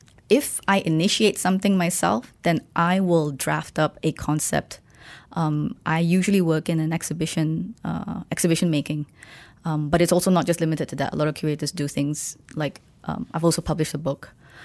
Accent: Malaysia; I sort of see myself as Malaysian, but also culturally Chinese.

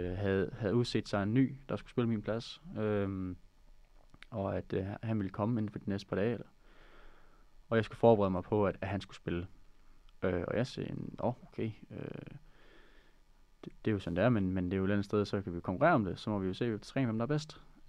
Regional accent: Odense, Region of Southern Denmark, Denmark; eller have en fed tid i Odense, hvor jeg kommer fra

